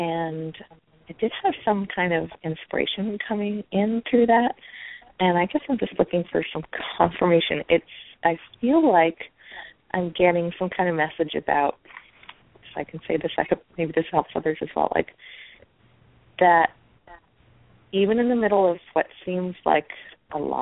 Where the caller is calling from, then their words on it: New York, United States; Hi, I'm calling from New York.